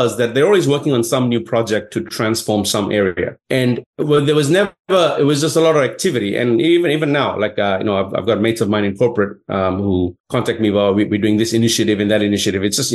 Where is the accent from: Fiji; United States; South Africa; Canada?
Fiji; now in Sydney, Australia; the only reason why he invited me for a chat was because I was from Fiji.